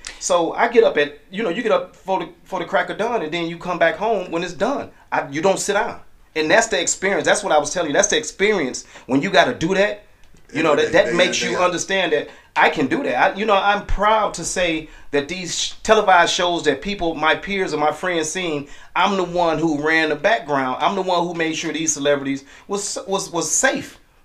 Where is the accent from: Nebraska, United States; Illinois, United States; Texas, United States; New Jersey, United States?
Illinois, United States; Chicago; You know, I'm from Chicago, and it's like, I'm not going to let you not have, but I'm going to show you how to go get because I want you to follow my lead.